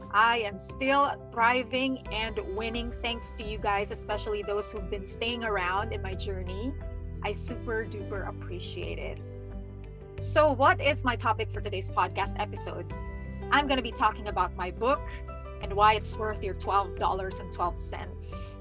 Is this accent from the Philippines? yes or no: yes; Philippines; English is a second language; now in California, United States; I'm from the Philippines and have been based here in California for only 5 years